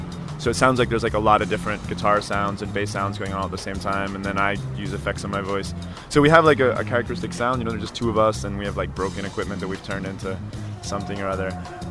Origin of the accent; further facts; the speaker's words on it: New York, United States; now in Portugal; I'm from New York, but we met in a Spanish school in Lisbon.